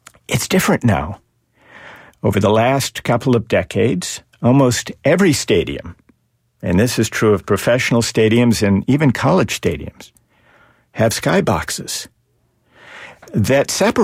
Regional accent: Minnesota, United States; When I was a kid, I've always been a baseball fan. I grew up in Minnesota. I'm a Red Sox fan now. I've been here for some years.

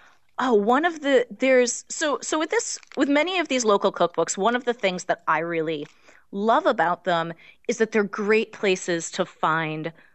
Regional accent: New Hampshire, United States; this is actually a cookbook from my hometown. And I believe that, like many of these local cookbooks, it was made as a fundraiser.

